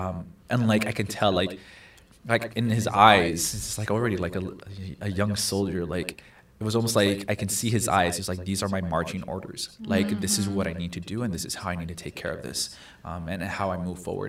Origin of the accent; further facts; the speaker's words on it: Los Angeles, California, United States; My diocese, when I grew up in Los Angeles, our confirmation program was in high school.